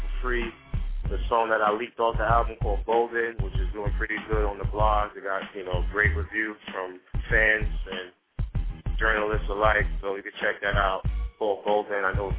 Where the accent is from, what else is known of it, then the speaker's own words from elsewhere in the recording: Far Rockaway, New York, United States; I'm from Far Rock, Queens. Been in Far Rock my whole life, you know, so my music is like embedded in that, you know.